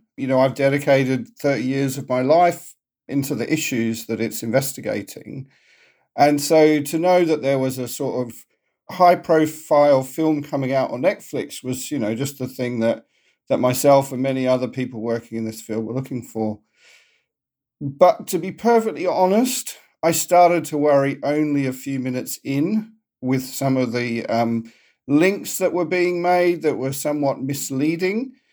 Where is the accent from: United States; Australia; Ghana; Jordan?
Australia; also born or lived in Papua New Guinea; Yeah, so I grew up in Australia and then Papua New Guinea.